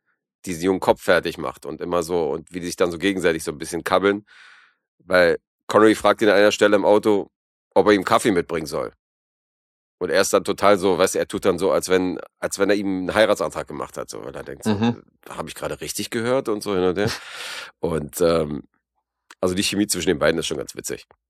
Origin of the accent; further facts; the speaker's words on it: Serbia; Aber als Serbe sage ich natürlich Krieg.